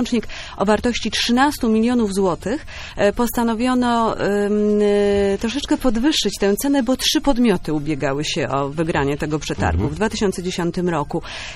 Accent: Warsaw, Masovian Voivodeship, Poland; Natomiast rzeczywiście ja jestem z Warszawy. Jestem warszawianką.

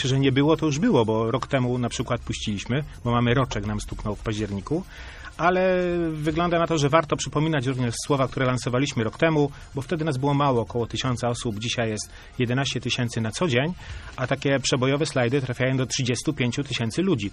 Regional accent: Kościan, Greater Poland Voivodeship, Poland; Ja pochodzę z Kościana, to jest chyba takie... No i chyba jedno z najbardziej wielkopolskich miast

